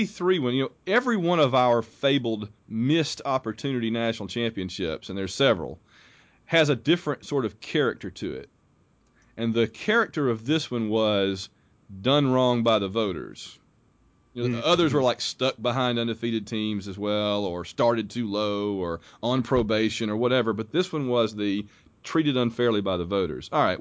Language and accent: English; Sylacauga, Alabama, United States; Birmingham had the Mark and Brian, the two radio shock jocks in the morning that we would listen to growing up in Sylacauga.